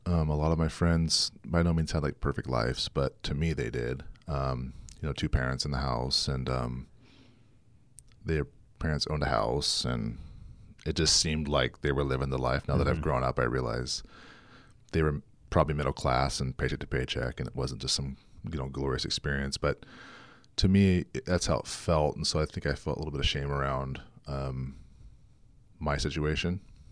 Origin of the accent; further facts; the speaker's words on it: Cayucos, California, United States; I feel like I learned a lot about community growing up in Cayucas and the importance of friends and neighbors